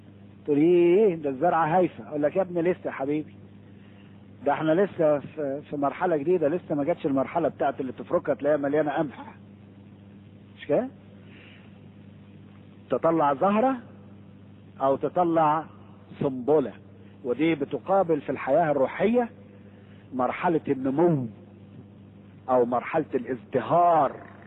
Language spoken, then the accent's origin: Arabic; Egypt; now in Australia; في فرق بين الجبال عندنا في مصر والجبال هنا في البلاد الاوروبية، او كانت في استراليا زي ما شفتها. انا اول ما وصلت استراليا، حتى لما جيت هنا زمان سنة 70 طلعت اوروبا